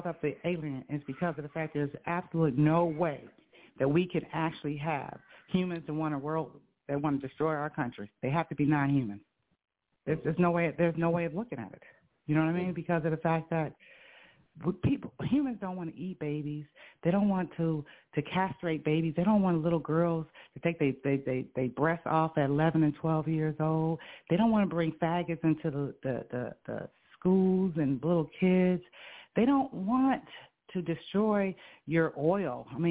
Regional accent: United States; we as Americans, because we are an American, okay?

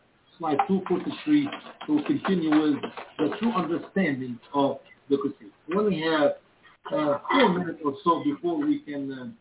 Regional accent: Egypt; English is a second language; moved away; we're going to talk about even coming to my home country, Egypt

